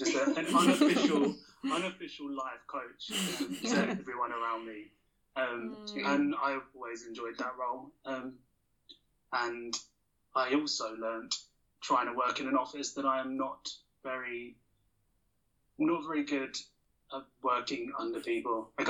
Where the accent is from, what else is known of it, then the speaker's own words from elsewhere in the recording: London, United Kingdom; Growing up in London